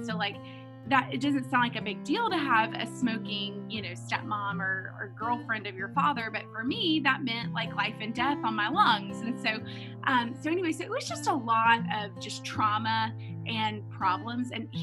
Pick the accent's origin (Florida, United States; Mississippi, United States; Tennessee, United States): Tennessee, United States; Nashville; So I grew up in Nashville, Tennessee, and that really doesn't have anything to do with the story